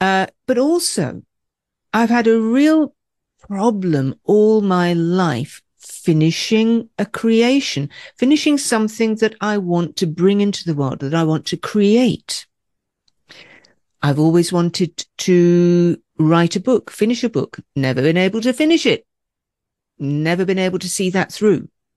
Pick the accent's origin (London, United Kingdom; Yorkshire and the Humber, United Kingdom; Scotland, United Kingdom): Scotland, United Kingdom; And as a Scot, I'm always aware of, the trauma that's in our DNA